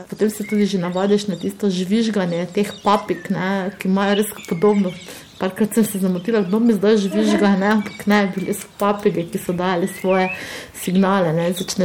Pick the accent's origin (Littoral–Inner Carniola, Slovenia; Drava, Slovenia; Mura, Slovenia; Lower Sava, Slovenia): Drava, Slovenia; prihajam iz Dravskega polja.